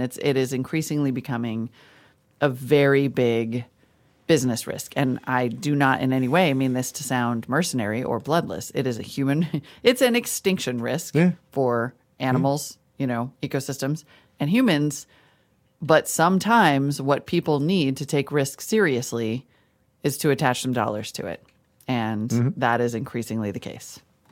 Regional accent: Montana, United States; as of today, my home state of Montana included

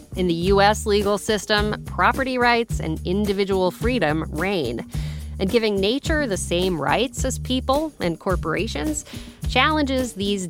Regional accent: Colorado, United States; He reminds me of a lot of the outdoorsy guys I grew up with in Colorado

